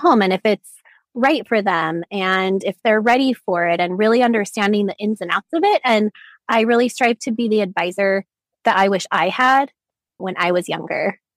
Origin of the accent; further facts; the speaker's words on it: Utah, United States; I am almost 35. I was born and raised in Utah. I am a mom of four kids.